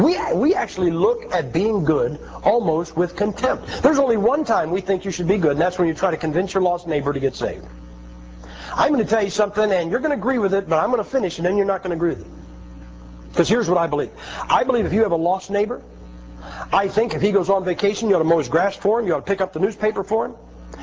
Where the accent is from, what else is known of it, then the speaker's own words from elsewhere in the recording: Ohio, United States; You guys know I'm from Ohio.